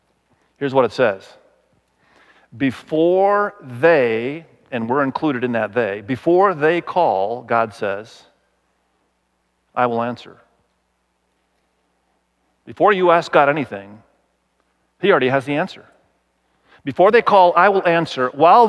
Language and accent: English; Indonesia; we grew up in Malaysia, or Indonesia rather, and my wife in Cambodia. So we grew up in Asia. We love Asian culture. We love Asian food.